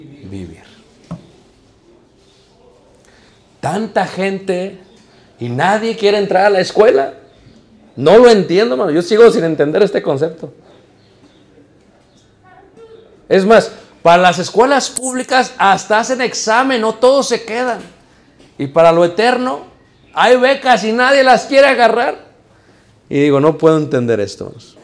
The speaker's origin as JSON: {"language": "Spanish", "country": "Mexico", "said": "Pues, yo digo, mexicano también, soy mexicano. Pero también americani. Pero mexicani."}